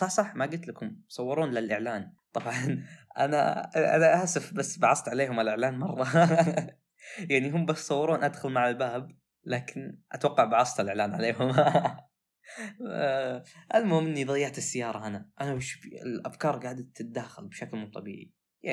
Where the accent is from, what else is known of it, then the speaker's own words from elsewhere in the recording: Saudi Arabia; أنه في شيء موجود عندنا بالسعودية زي كذا ومجانا بعد